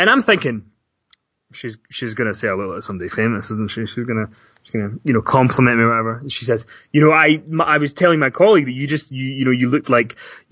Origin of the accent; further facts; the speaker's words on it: Glasgow, Scotland, United Kingdom; And I said, no, I'm from Glasgow.